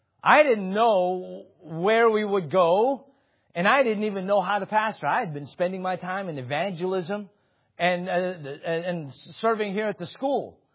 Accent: California, United States; I grew up in California. When I was here, I would say, yes, I'm from California. It's a good place to be from.

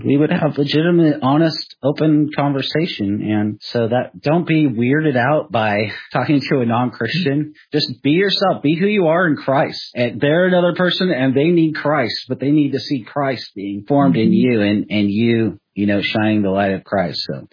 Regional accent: Seattle, Washington, United States; Even when I grew up in Seattle, it was interesting.

